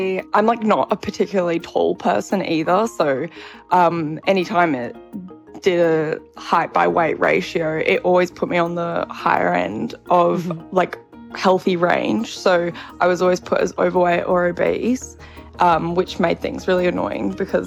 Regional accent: Perth, Western Australia, Australia; I'm from Perth. I'm 23 years old

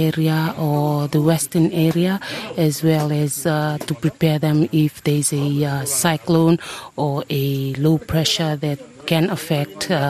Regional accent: Nambawalu, Fiji; I'm originally from Nambawalu on Kandavu, and I have been stationed in one of the 10 odd stations, and that is in Viwa Island, Nyasawa.

